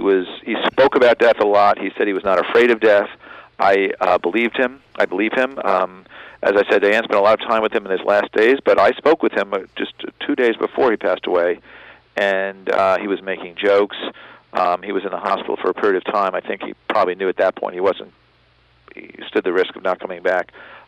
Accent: New York City, New York, United States; I'm a New Yorker. I was born and raised here. I remember what the city was like in the 70s and 80s.

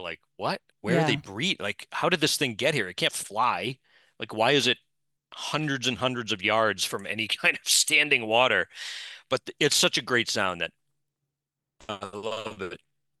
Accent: Brockton, Massachusetts, United States; I know Easton. I'm from Brockton.

